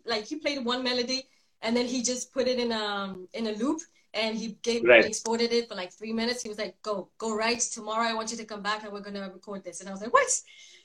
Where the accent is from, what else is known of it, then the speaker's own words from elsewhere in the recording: Spain; English is a second language; moved away as an adult; now in France; So I grew up in Spain, and then I moved to France in 2011. So when I was 18